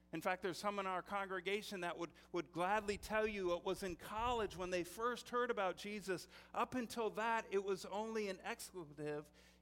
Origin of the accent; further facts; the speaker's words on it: Greenville, United States; We were raised in Greenville. We had a good family. We haven't had any tremendous adventures.